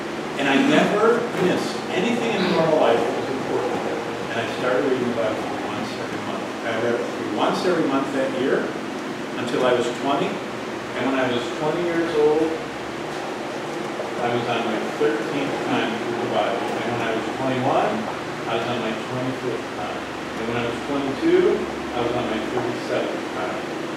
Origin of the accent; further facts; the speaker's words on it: Michigan, United States; born there; also born or lived in South Carolina / Georgia / Los Angeles / Rhode Island; now in Colorado, United States; I was born in Michigan. I went to school in South Carolina. I pastored in Georgia. Then I pastored in Los Angeles.